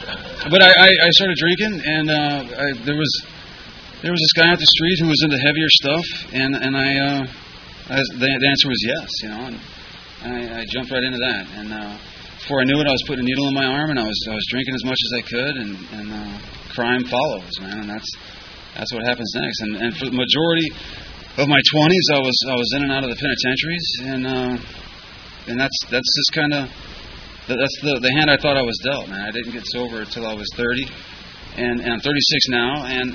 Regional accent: Washington, District of Columbia, United States; also born or lived in Philippines; We grew up in D.C. We were Washington, D.C., military family.

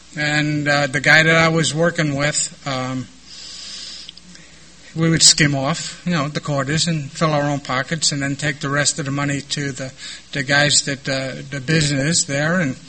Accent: New York, United States; and I'm from New York, so if you're tall enough that they can see you over the counter, they'll sell you booze.

